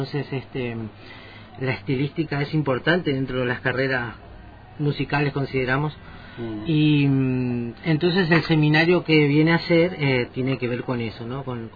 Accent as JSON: {"language": "Spanish", "region": "Misiones", "country": "Argentina", "moved": "yes", "said": "Soy pianista, vengo de Misiones. Estoy viviendo acá hace 2 años."}